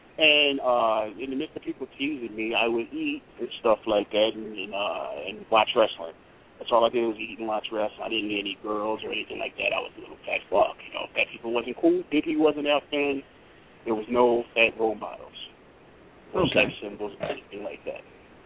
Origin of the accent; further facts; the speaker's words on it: Norristown, Pennsylvania, United States; I grew up in Norristown, Pennsylvania.